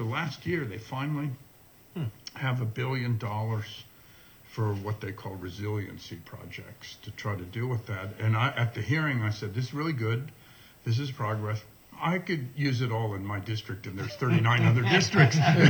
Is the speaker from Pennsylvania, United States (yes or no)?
no; Vallejo, California, United States; No, I know. I grew up in Vallejo. That was a serious thing.